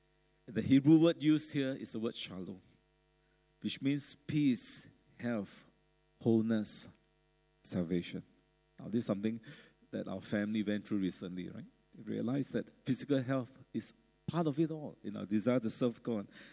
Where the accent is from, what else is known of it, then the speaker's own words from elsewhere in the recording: Malaysia; now in Singapore; My first few years as a Malaysian